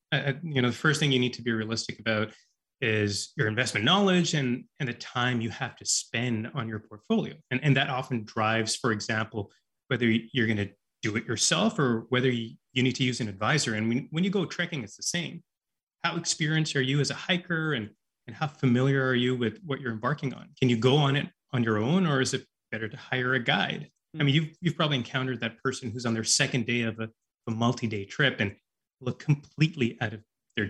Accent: Vancouver, British Columbia, Canada; I grew up in the Lower Mainland here in Vancouver

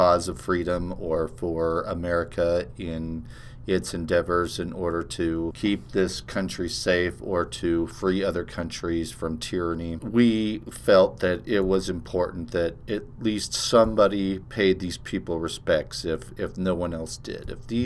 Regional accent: Concord, California, United States; when I was growing up in Concord, California, was kind of off to the side and up on a hill in a park where there was a flag.

